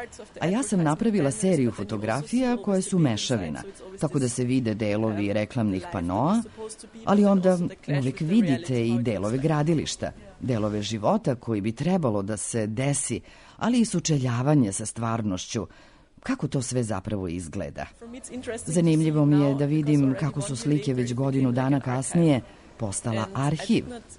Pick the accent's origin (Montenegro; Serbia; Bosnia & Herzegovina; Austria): Austria; Graz, Styria; also born or lived in Dresden; ja sam iz Graca, ali sam studirala vajarstvo u Drezdenu.